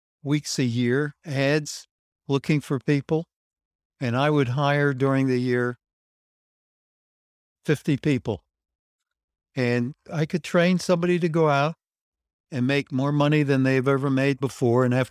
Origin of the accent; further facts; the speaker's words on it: East Orange, New Jersey, United States; So there I was when I was a kid growing up in East Orange, New Jersey. My father had a grocery store, and I lived in the back of the grocery store.